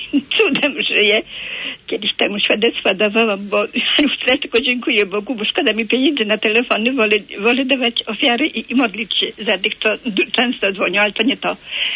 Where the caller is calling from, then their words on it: Elbląg, Warmian-Masurian Voivodeship, Poland; z Elbląga.